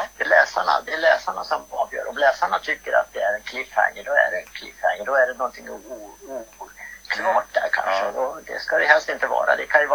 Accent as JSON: {"language": "Swedish", "town": "Härnösand", "region": "Västernorrland County", "country": "Sweden", "tie": "born or raised there", "said": "Jag kommer från Norrland. Härnösand, min hemstad."}